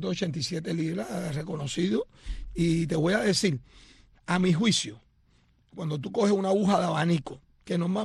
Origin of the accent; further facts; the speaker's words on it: Cuba; moved away; hasta que me fui de Cuba en el año 92